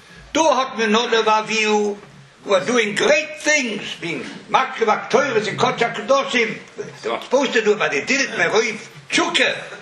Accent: England, United Kingdom; I'm English, I'm English.

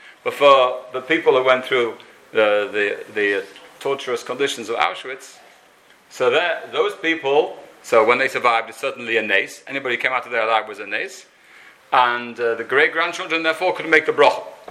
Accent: Israel; I am from Eretz Yisrael.

